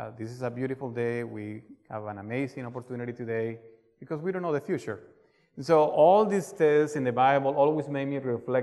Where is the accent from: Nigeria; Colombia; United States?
Colombia; the place where I came from is South America. I used to tell people, I'm from Colombia.